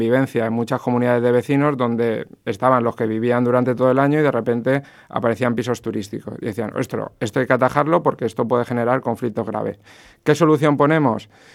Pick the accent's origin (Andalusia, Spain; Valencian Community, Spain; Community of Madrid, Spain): Valencian Community, Spain; Alicante; yo, que soy de Alicante, recuerdo que cuando estaba en el colegio me decían que fuera a esa librería a coger ciertos libros